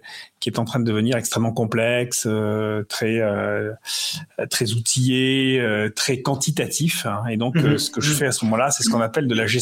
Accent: Marseille, Provence-Alpes-Côte d'Azur, France; born there; now in Paris, France; je suis né à Marseille il y a longtemps maintenant. Trop longtemps. Et donc, je suis un provincial qui est monté à Paris, comme on dit, de façon un peu balsacienne. J'ai vécu les 20 premières années de ma vie dans la cité phocéenne à Marseille.

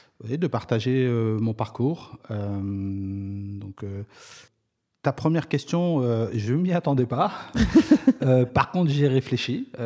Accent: Créteil, Île-de-France, France; j'ai toujours grandi à Créteil, j'ai fait ma scolarité à Créteil. Et puis je me suis installé à Créteil, puis là je suis pas très loin puisque Saint-Maur c'est de l'autre côté de la Marne, donc voilà, j'ai mes racines cristoliennes

